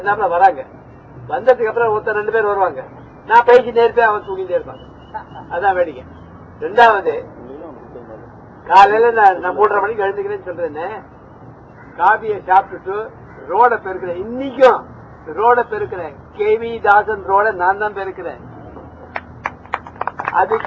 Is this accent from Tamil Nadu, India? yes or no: no; Delhi, India; Tamil is a second language; தமிழ் தெரியாது. ஹிந்தி, குஜராத்தி, பெங்காலி, பஞ்சாபி தான் எனக்கு நிறைய தெரியும். நான் பிறந்து வளர்ந்தது டெல்லியா இருக்கிறதுனால எனக்கு பேங்க் அக்கௌண்ட் டெல்லியில தான் இருந்தது.